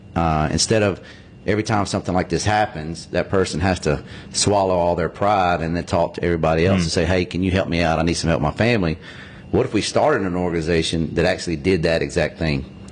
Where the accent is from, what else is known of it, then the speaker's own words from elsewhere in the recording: McGee, United States; But so I was I grew up in McGee, and I graduated in McGee in '96 and went to college for a little while.